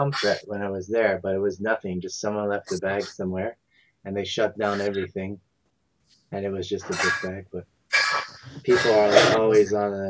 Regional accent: United States; now in Japan; Yeah, I'm from America.

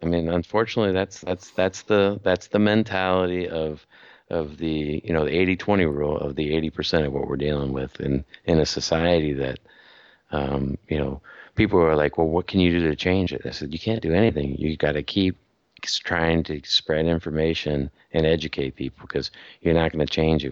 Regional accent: United States; So I do take responsibility as an American for the atrocities that are going on in those regions

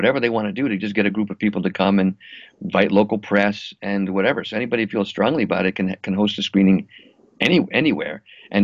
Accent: Texas, United States; I mean, I'm from Texas, so it's just funny when you go back to Texas and you go to a Target.

